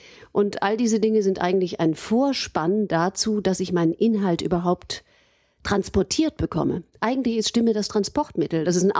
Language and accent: German; Aachen, North Rhine-Westphalia, Germany; also born or lived in Cologne / Vienna; ich bin gebürtige Aachenerin und habe eben meine Kindheit in Aachen verbracht, bin dann nach Köln, dort zum Gesangsstudium, erstmal Rhythmikstudium, dann nach Wien